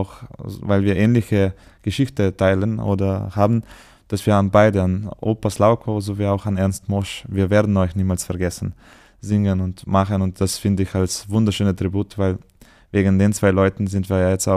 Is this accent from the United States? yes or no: no; Slovenia; Aber weil wir aus Slowenien kommen und auch unsere Musik spielen wir da im Slowenien, mein Heimatland.